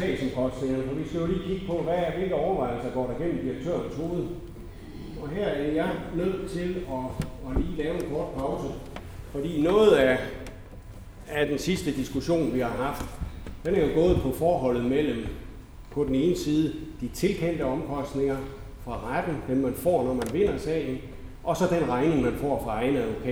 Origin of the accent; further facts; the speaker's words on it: Jutland, Denmark; Jeg er fra Jylland, så jeg har ikke helt så store salærer i hovedet